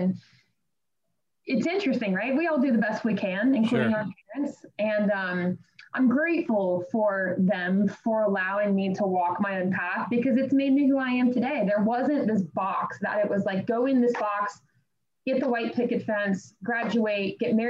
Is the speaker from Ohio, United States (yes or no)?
yes; Cincinnati, Ohio, United States; I grew up in Cincinnati, Ohio, and I applied, and I was supposed to go, and I was accepted to Wright State University